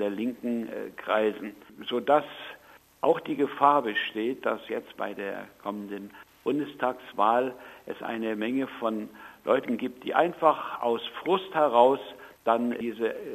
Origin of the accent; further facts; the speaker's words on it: East Germany, Germany; wobei gerade bei uns im Osten die Arbeitslosigkeit immens hoch ist